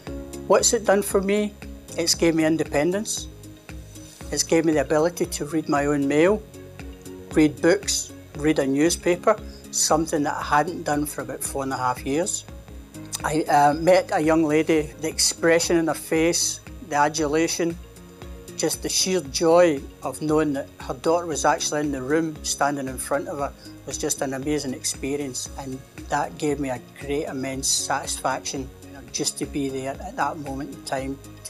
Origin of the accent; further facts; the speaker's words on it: Scotland, United Kingdom; I'm from Scotland